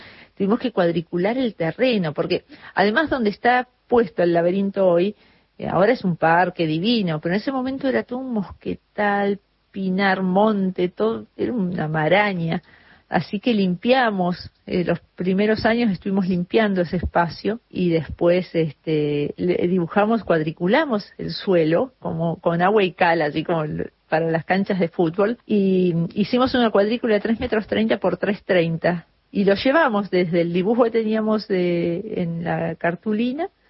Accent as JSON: {"language": "Spanish", "town": "El Bolsón", "region": "Río Negro", "country": "Argentina", "tie": "born there", "said": "Yo soy nacida en Bolsón"}